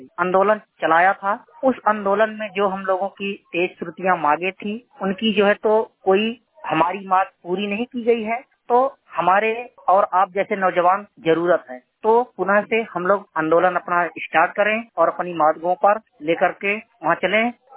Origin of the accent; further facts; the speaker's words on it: Rewa, Madhya Pradesh, India; now in Delhi, India; मध्य प्रदेश रीवा जिला का रहने वाला हूँ। करंट टाइम में मैं दिल्ली से बीए करता हूँ।